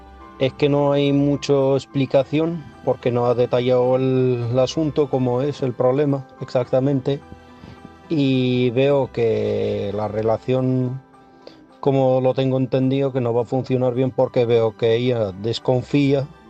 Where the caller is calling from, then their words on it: Algeciras, Andalusia, Spain; corresponsal de Algeciras.